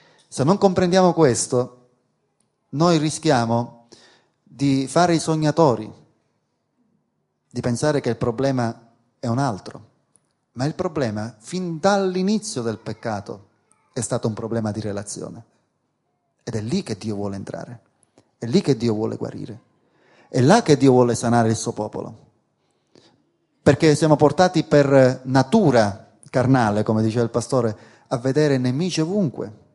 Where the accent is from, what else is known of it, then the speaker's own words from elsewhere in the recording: Sicily, Italy; E noi come siciliani abbiamo questa cultura di sospetto, perché siamo un popolo che siamo stati dominati